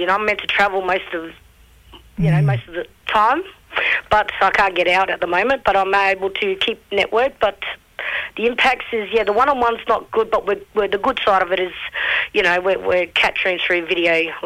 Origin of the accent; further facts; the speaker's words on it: Adelaide, South Australia, Australia; I'm a Noronga Ngarrindjeri Mimini from Adelaide, well, York Peninsula and the Coorong areas. And, yeah, I'll go through all of South Australia, bottom end here.